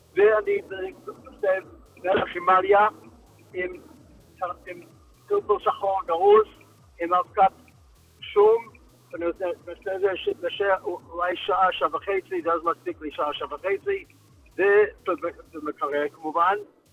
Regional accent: United States; now in Israel; אני גר בארץ 40 שנה מארצות הברית.

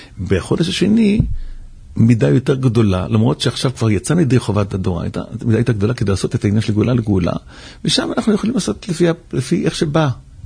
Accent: Switzerland; moved away; אבל אני זוכר, בתור ילד קטן בשוויץ, שהיה פסנחט

